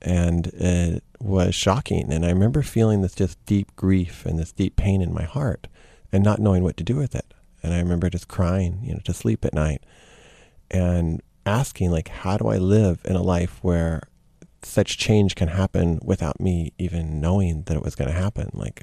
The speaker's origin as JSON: {"language": "English", "region": "Texas", "country": "United States", "tie": "born or raised there", "said": "which is something I'd never heard growing up in Texas."}